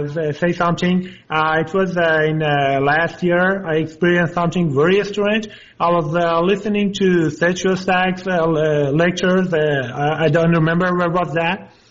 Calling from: Los Angeles, California, United States; Actually, I'm in Los Angeles.

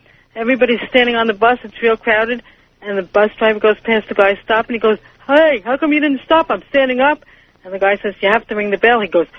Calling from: Honolulu, Hawaii, United States; And I'm calling you from Honolulu.

